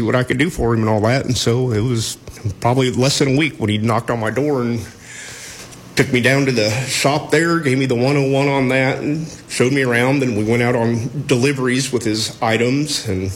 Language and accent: English; Grinnell, Iowa, United States; now in Albia, United States; I was born and raised in Grinnell, Iowa, just up the road about, 70 miles or so, and that's where I was educated and lived for 28 years of my life